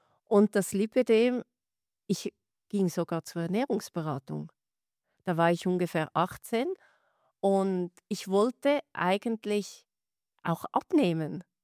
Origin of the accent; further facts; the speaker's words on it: Dietikon, Zurich, Switzerland; also born or lived in Emsland, Germany; Also ursprünglich komme ich ein Teil aus Deutschland, aus dem Emsland. Und meine Mutter ist Schweizerin. Und daher bin ich in der Schweiz groß geworden und aufgewachsen in Dietikon. Dort wohne ich auch zeitlich immer noch